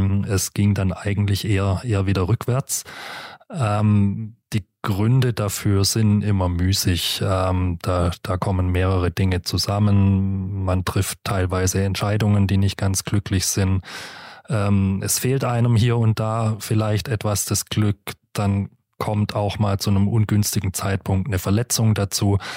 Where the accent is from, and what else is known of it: Baden-Württemberg, Germany; born or raised there